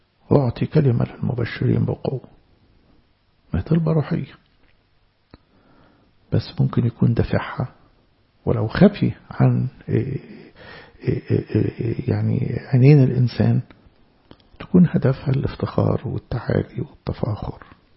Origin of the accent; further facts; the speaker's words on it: Alexandria, Alexandria Governorate, Egypt; يعني عندنا في اسكندرية نسميها أرميت